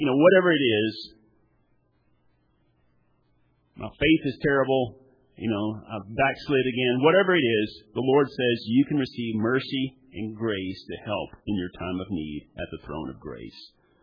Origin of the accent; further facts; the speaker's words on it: Texas, United States; Now, I grew up in East Texas, and so, you know, there was kind of a Bible Belt temperature.